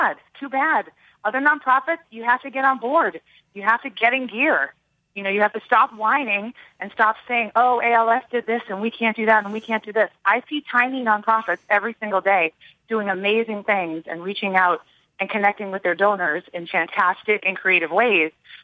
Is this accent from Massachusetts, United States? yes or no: yes; Beverly, Massachusetts, United States; it was Pete Frates, who's from my hometown in Beverly, Mass.